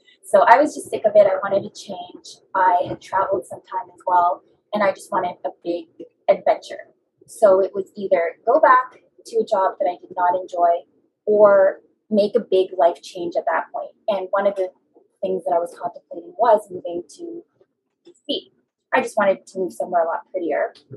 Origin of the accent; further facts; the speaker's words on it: Toronto, Ontario, Canada; And I grew up in Toronto City